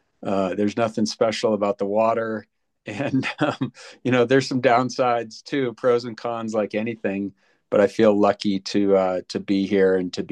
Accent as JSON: {"language": "English", "region": "Maine", "country": "United States", "moved": "as an adult", "lives_now": "Boulder, United States", "said": "well, I moved here myself. I'm from Maine, back on the East Coast. I moved here in the early 90s to be part of the cycling culture here in Boulder."}